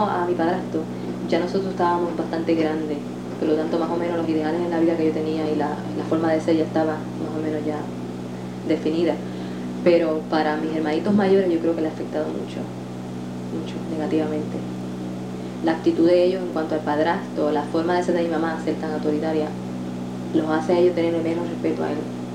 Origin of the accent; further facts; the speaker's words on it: Puerto Rico; moved away; Cuando vinimos de Puerto Rico, nosotros abandonamos todo, mi mamá dejó todo ahí en Puerto Rico porque pensaba que iban a regresar